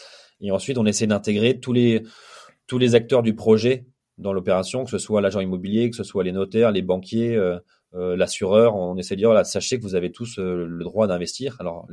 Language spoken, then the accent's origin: French; Lille, Hauts-de-France, France; parce que moi je suis Lillois, j'habite à Lille